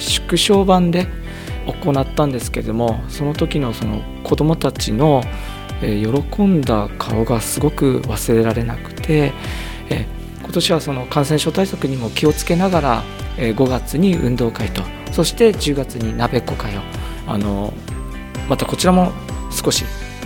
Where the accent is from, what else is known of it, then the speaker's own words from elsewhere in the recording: Yokote, Akita, Japan; 出身は横手市の栄地区です。